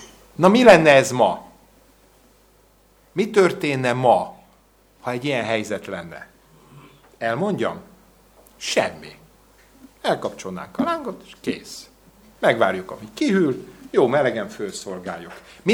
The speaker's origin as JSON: {"language": "Hungarian", "region": "Budapest", "country": "Hungary", "tie": "born or raised there", "said": "Egy ekkora gyülekezetben nőttem föl, mint a ti gyülekezetetek, egy budapesti gyülekezet."}